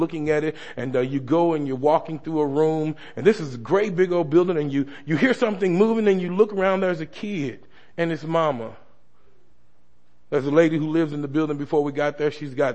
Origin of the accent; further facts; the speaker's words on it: East St. Louis, Illinois, United States; And then growing up in East St. Louis, the pastor asked me to talk a little bit about the ministry